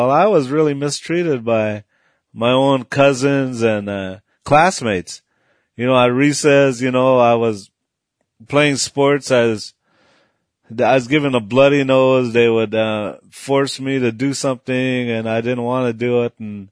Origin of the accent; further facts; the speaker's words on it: North Dakota, United States; I was raised on Spirit Lake Nation in northeastern North Dakota.